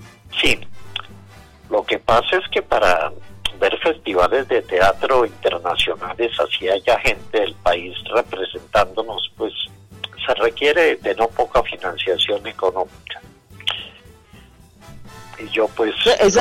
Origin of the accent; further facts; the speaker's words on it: Colombia; afortunadamente hemos superado la tendencia de que se nos ubique como colombianos únicamente por el maravilloso café que producimos